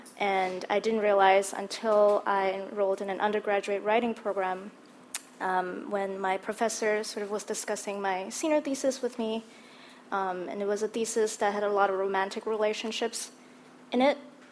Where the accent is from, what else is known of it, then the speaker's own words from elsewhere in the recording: Malaysia; moved away as an adult; I was born and raised in Malaysia. I left when I was 19 years old, so you know, by some definitions, an adult.